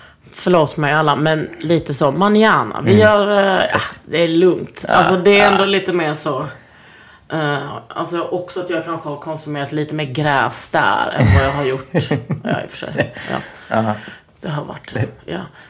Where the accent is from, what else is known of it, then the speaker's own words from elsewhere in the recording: Lund, Skåne, Sweden; Jag är från Lund.